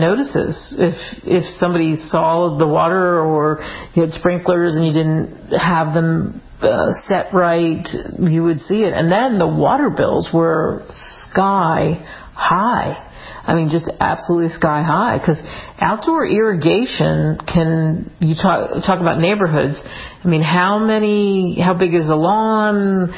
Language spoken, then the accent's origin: English; Cherry Hill, New Jersey, United States; I grew up in Cherry Hill, New Jersey.